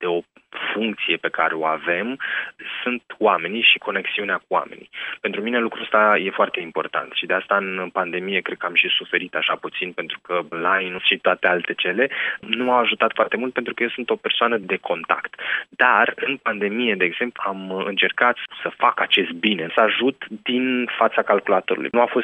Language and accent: Romanian; Romania; Când mă întreba cineva de unde sunt, sunt din România